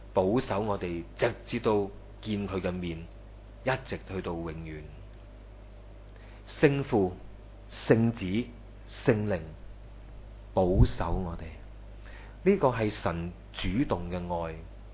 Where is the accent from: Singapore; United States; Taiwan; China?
China; 我们中国人说养子方知父母恩